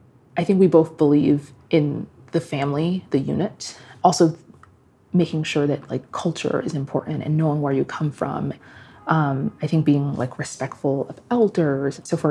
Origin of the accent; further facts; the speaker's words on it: Nigeria; now in United States; yes, Yoruba. So I would actually say I am more Nigerian in that sense.